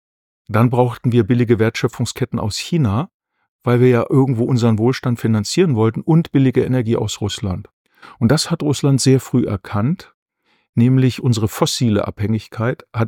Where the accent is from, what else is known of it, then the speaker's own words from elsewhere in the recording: Aalen, Baden-Württemberg, Germany; in meiner Heimatstadt, der Stadt, wo ich wohne, in Aalen.